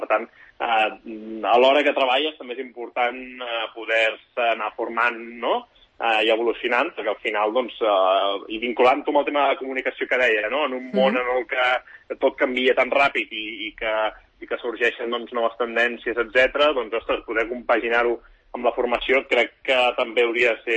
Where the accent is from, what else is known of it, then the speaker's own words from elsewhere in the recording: Sant Cugat del Vallès, Catalonia, Spain; jo visc a Sant Cugat, soc de Sant Cugat i segueixo vivint a Sant Cugat